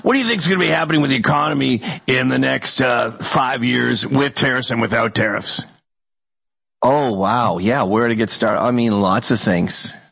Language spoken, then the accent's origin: English; Scotland, United Kingdom; I'm Scottish.